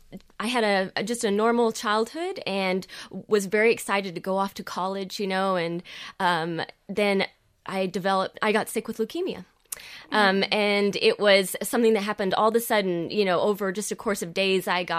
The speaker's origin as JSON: {"language": "English", "region": "Arkansas", "country": "United States", "tie": "born or raised there", "moved": "as an adult", "lives_now": "Ireland", "said": "But I'm born and raised there, and married an Irish man, which brought me here."}